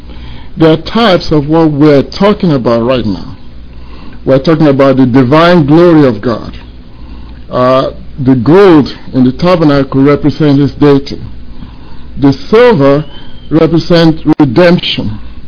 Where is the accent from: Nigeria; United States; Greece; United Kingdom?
Nigeria; I like the idea of the tribe, because when we talk, I'm from Nigeria